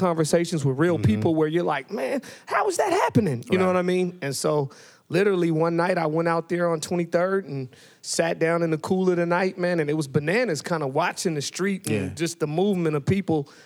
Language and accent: English; Seattle, Washington, United States; I'm from the South End in the Central District. Yeah. I represent that.